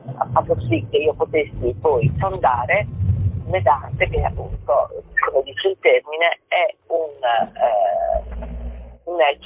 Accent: Sardinia, Italy; io sono sarda, sto qua, qui è necessario stare, fare, perché il territorio sardo è ricco

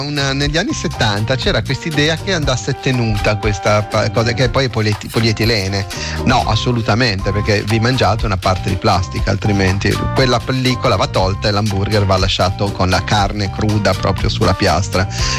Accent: Liguria, Italy; Io vengo dalla Liguria, da noi ora si chiama hamburger, ma quando ero bambino si chiamava la Svizzera.

